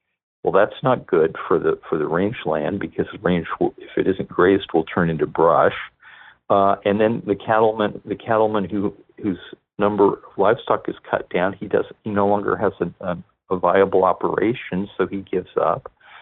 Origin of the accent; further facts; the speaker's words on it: Oregon, United States; when I was growing up in Baker County, our ranch land, which adjoined BLM land and Forest Service land, some of it still does